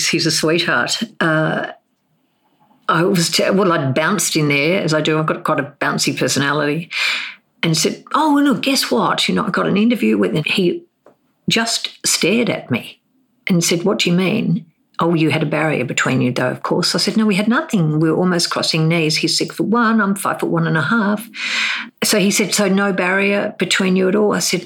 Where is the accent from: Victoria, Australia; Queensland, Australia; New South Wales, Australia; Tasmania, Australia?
Tasmania, Australia; Hobart; I grew up in Hobart